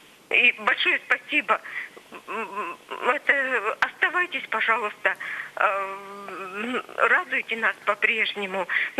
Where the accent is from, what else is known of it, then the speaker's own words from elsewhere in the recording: Sverdlovsk Oblast, Russia; я из Свердловской области.